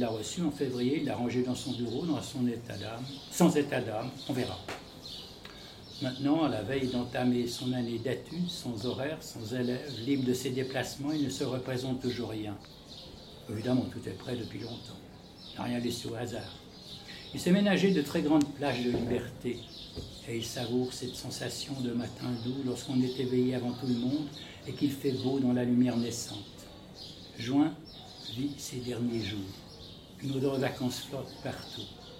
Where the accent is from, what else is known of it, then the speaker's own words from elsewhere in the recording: Geneva, Switzerland; born there; Donc, ils sont venus s'établir à Genève, où je suis né.